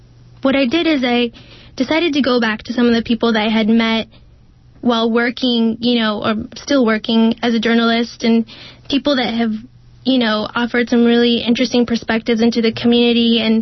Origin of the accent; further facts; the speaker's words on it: San Jose, California, United States; I was raised in San Jose. I came to San Francisco as a student at San Francisco State University